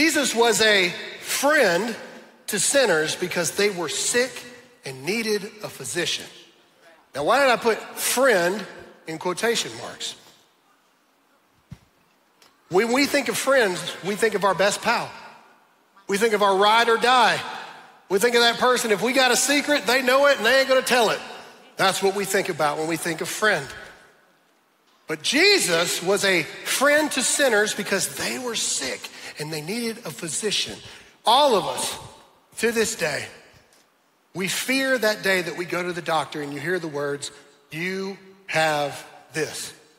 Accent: the South, United States; Now, I realize I'm from the South.

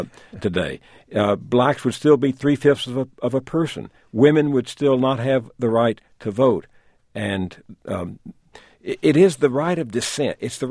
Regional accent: the South, United States; I guess my philosophy goes back to being a Southerner, Tom. I grew up in the South

